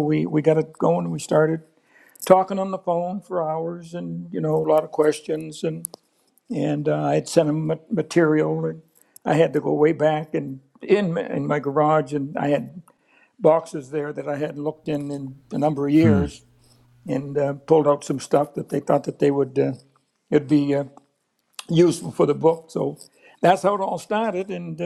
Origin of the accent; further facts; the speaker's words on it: Fredericton, New Brunswick, Canada; Manny McIntyre, is from my hometown in Fredericton.